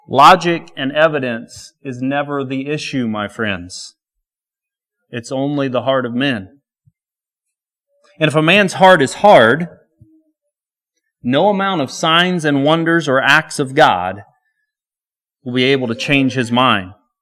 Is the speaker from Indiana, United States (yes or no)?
yes; Indiana, United States; I don't mean to pick on Kentucky, but you know I'm from Indiana and we kind of know about them Kentucks down there south of the border.